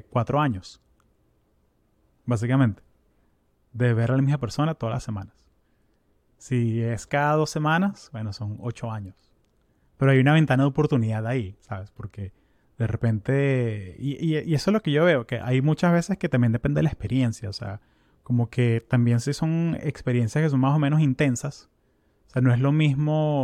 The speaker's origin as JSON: {"language": "Spanish", "country": "United States", "tie": "born or raised there", "said": "yo soy latinoamericano, pero yo crecí en Estados Unidos y yo vivo aquí hace 25 años. Yo soy gringo solano, me gusta usar ese término, que o sea, me fui suficientemente joven que pude adaptarme a esta cultura"}